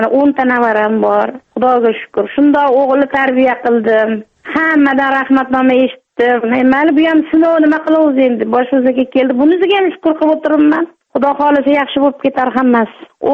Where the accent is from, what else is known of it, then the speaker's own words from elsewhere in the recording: Jizzakh Region, Uzbekistan; born there; now in Tashkent, Uzbekistan; Jizzaxning Zarbdor rayonidan kelganman men.